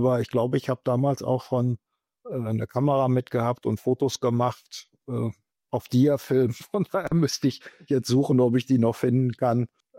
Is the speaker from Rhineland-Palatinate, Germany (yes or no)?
no; Bochum, North Rhine-Westphalia, Germany; die Jahrhunderthalle in Bochum ist ja durchaus bekannt, die ist ja umgebaut worden auch zu einer Veranstaltungshalle. Ich bin in der Nähe groß geworden